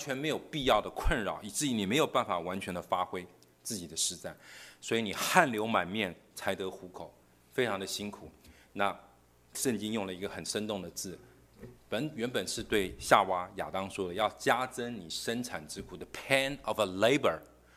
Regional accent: China; 我们中国人有所谓的厚黑学，大家一定听过

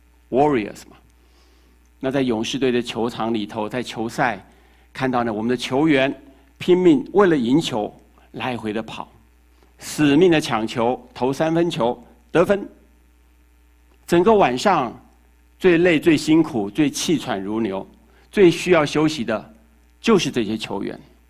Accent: Taiwan; accent: Taiwanese; 不像我这个台湾腔啊，

